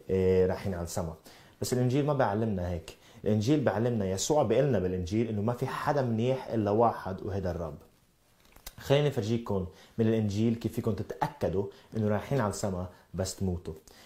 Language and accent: Arabic; Sweden; وأنا من السويد.